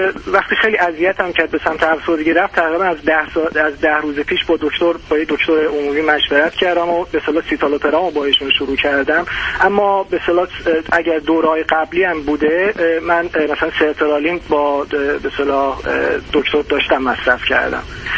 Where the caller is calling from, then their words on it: Germany; از اروپا دکتر، از آلمان هستم.